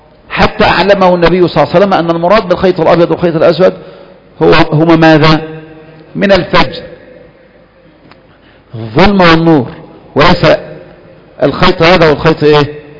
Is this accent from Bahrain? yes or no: no; Kafr El Sheikh Governorate, Egypt; انا حفظ بدأت الحفظ على ايديهم، على ايدي المشايخ دول فيه، وما زالت الى الان هذا القرية اكثر قرية في محافظة كفر الشيخ